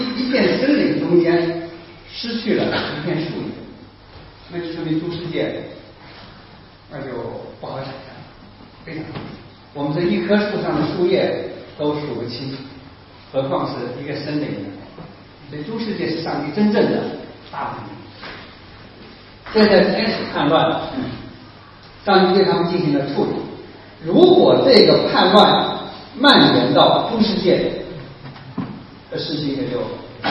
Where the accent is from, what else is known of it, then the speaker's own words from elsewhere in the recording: China; 我们中国人呢